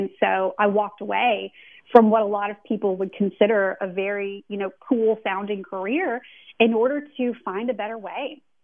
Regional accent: Louisiana, United States; I'm from Louisiana, and I really started to miss home.

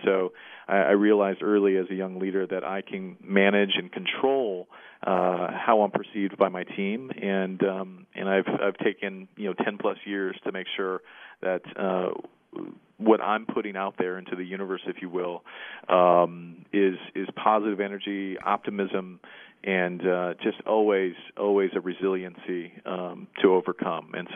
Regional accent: California, United States; now in San Antonio, United States; I am based here in San Antonio. I'm originally from California. We've been here about seven years or so

